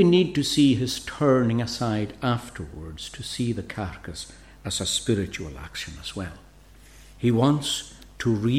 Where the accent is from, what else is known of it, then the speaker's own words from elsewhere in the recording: Uist, Scotland, United Kingdom; my old minister, when I was growing up in Uist.